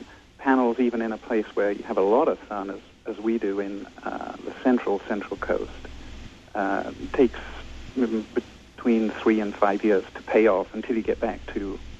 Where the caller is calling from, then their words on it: California, United States; I'm calling from Bryson, Hesperia, which uh-huh. is right in southern Monterey County, right on the San Luis Obispo border.